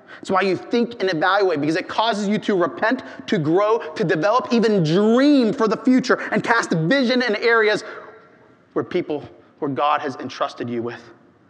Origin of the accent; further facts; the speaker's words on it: Ohio, United States; And yes, although I'm from Ohio, I know what you Southerners mean when you say that.